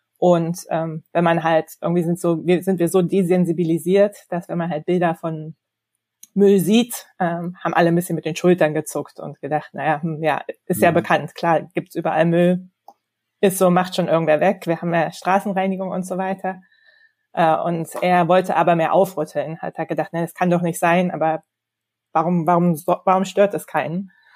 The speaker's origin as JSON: {"language": "German", "region": "Berlin", "country": "Germany", "tie": "born or raised there", "said": "Bin nach vielen Jahren im Ausland und an den Küsten und auf dem Meer durch Corona wieder in Berlin, in meiner Heimatstadt, gelandet"}